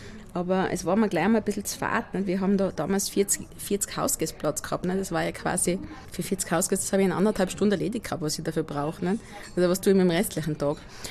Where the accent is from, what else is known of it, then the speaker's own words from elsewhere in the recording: Styria, Austria; fühle mich sehr wohl als Steirerin, aber eigentlich muss ich ehrlich sagen, als Österreicherin